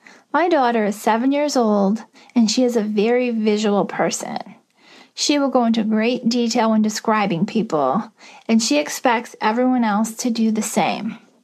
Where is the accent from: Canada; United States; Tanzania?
United States; Detroit, Michigan; I'm from Detroit, Michigan.